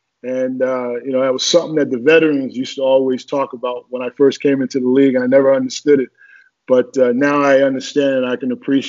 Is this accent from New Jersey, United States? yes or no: yes; Newark, New Jersey, United States; growing up in Newark, New Jersey, you know, you go and ask your mom for $25 a month to play for karate classes.